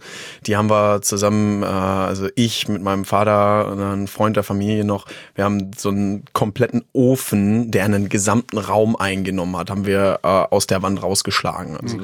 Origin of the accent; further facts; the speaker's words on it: Hattorf am Harz, Lower Saxony, Germany; Nee, in Göttingen direkt bin ich nicht aufgewachsen. Aufgewachsen bin ich tatsächlich in Hattorf am Harz.